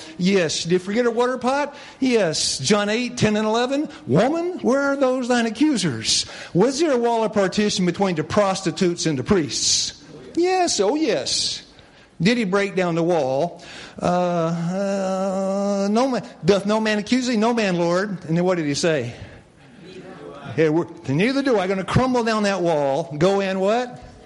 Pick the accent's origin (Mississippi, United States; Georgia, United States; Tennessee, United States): Tennessee, United States; I said, I'm a hillbilly from Tennessee.